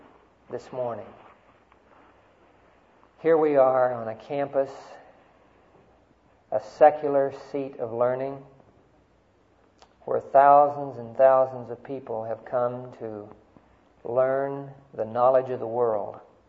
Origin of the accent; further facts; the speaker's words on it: Oklahoma, United States; also born or lived in Texas; I'm a deflated Texan, really. I grew up in Oklahoma, but I was born in Texas.